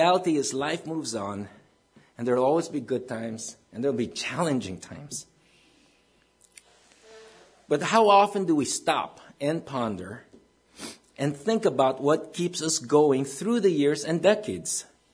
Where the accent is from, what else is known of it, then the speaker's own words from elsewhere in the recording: Manila, Metro Manila, Philippines; when I grew up in Manila, Philippines, I was youngest of 9 children.